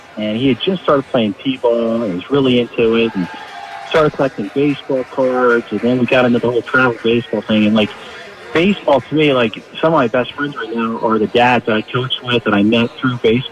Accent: New Jersey, United States; I grew up in South Jersey, and literally across the street from where I lived was baseball field.

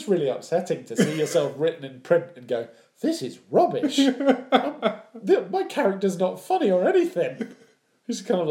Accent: Wales, United Kingdom; To me, because I'm Welsh, but I don't sound Welsh.

